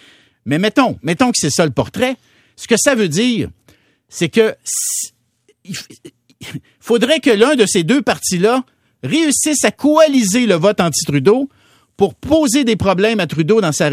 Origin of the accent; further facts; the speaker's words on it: Berthier, Quebec, Canada; moi, tu sais, je viens de Berthier